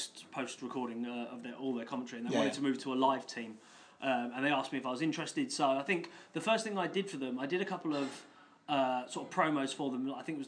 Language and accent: English; Hartford, North West England, United Kingdom; wrestling came to my hometown of Hartford, where I live.